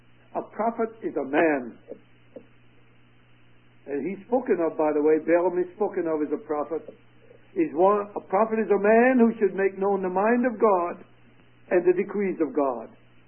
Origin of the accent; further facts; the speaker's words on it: United States; My grandparents emigrated from Germany, and I'm not a German, I'm an American.